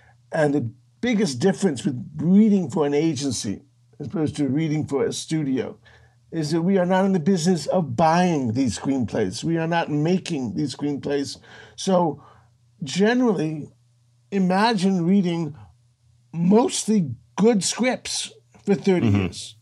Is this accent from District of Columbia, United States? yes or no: yes; Washington, District of Columbia, United States; I grew up in Washington, D.C.